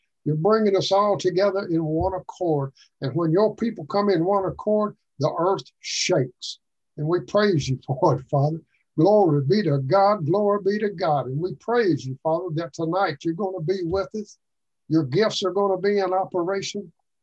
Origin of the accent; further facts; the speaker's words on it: Arkansas, United States; now in Tennessee, United States; You can't hardly tell it from my accent, but I am. I'm from Arkansas.